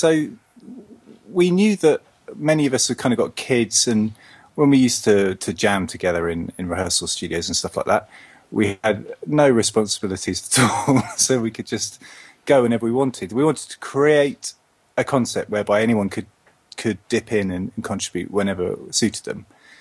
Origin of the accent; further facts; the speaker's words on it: Cambridge, East of England, United Kingdom; So I grew up in Cambridge and was in all sorts of different bands with lots of different friends.